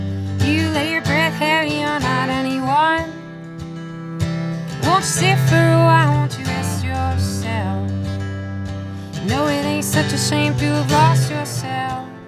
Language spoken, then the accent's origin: English; United States; accent: northern; I feel like my northern accent just came out a little more there.